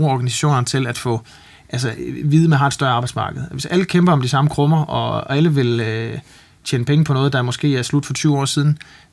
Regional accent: Frederikshavn, North Denmark Region, Denmark; now in Copenhagen, Denmark; Allerførst, jeg gjorde, da jeg flyttede til København fra Frederikshavn sin tid, det var at starte en komponistforening

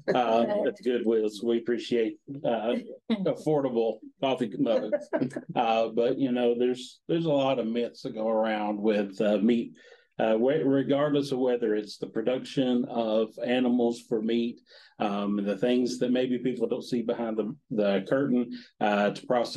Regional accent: Arkansas, United States; moved away as an adult; I'm the transplant to Northwest Tennessee. I grew up in Southwest Arkansas, seventh generation for a poultry farm, beef cattle operation.

